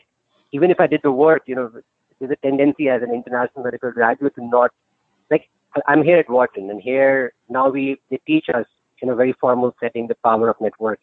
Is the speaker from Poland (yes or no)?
no; Delhi, India; So I'm originally from Delhi, India, and I used to be a math nerd in school.